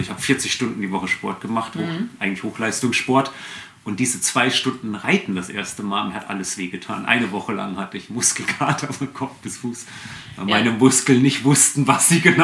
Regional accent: Fulda, Hesse, Germany; Ursprünglich geboren in Fulda, genau. Oh. Hab aber eigentlich immer irgendwo in Hessen war ich immer irgendwie unterwegs.

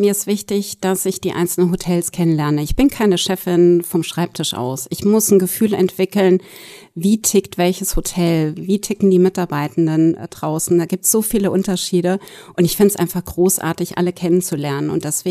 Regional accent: Bad Orb, Hesse, Germany; Tatsächlich in Bad Orb groß geworden, da lebt meine Mutter heute noch.

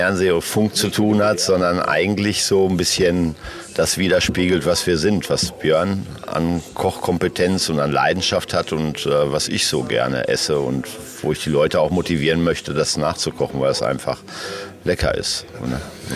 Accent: North Rhine-Westphalia, Germany; Das ist meine Heimat und dann guckt man sowas auch, obwohl heute spielt das keine Rolle mehr, ob das NRW ist

